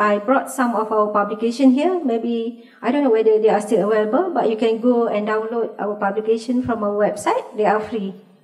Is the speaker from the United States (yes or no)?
no; Malaysia; I can safely say as a Malaysian, Malaysia is not a moderate Muslim country